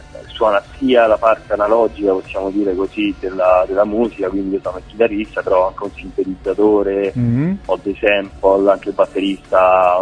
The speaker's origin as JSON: {"language": "Italian", "town": "Rome", "region": "Lazio", "country": "Italy", "said": "E siamo di Roma e siamo attivi dal 2012 più o meno"}